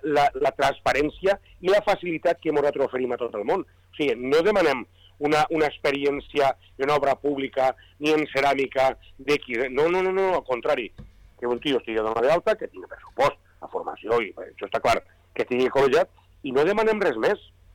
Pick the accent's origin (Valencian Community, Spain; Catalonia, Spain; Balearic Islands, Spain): Valencian Community, Spain; Sant Joan de Moró; Moró s'havia presentat sempre, el meu poble, Sant Joan de Moró